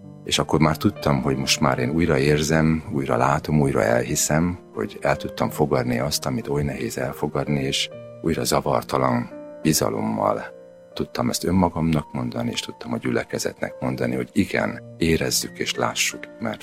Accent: Szabolcs-Szatmár-Bereg, Hungary; Egy kis nyírségi parókián nőttünk fel, hol édesapám volt a lelkész

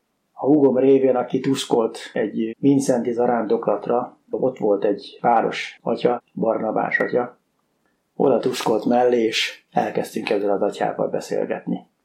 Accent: Hungary; Egy vidéki faluban nevelkedtem, ott nőttem fel Budapestről 80 kilométerre.

